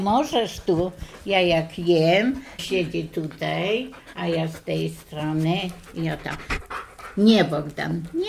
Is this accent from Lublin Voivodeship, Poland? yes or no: yes; Oszczów, Lublin Voivodeship, Poland; now in Mircze, Poland; Urodziłam się w gminie Dołchobyczowskiej, we wsi Oszczów, niedaleko Dołchobyczowa. Stamtąd pochodzę.